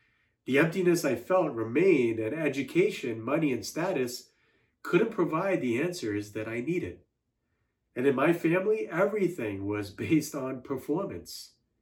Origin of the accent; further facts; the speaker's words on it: Singapore; I'm originally from Singapore. My father was the secretary to the president of Singapore, and my mother was an engineer. So my older brother and I not only grew up with status and affluence